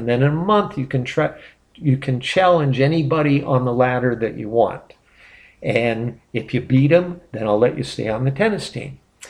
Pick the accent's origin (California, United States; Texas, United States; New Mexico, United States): California, United States; San Francisco; also born or lived in Fresno; So I grew up in Fresno and out on the farm. At the age of around six, our family packed up their bags and we moved to San Francisco.